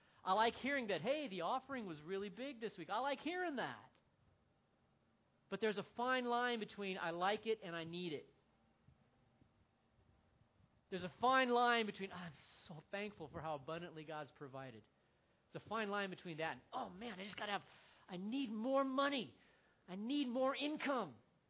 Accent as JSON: {"language": "English", "country": "United States", "said": "I mean, as an American, I'm entitled to those things."}